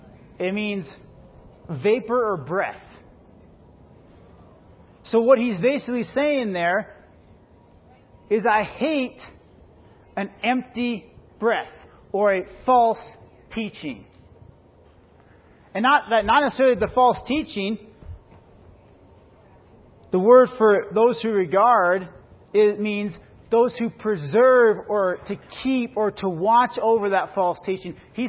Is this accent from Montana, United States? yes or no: yes; Missoula, Montana, United States; If you do, I'm from Missoula.